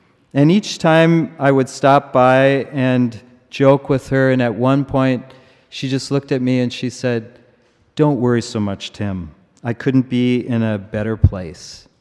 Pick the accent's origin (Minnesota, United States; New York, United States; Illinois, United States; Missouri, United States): Minnesota, United States; moved away; I come from Minnesota, moved here in 2012, and Minnesota's a fairly large state.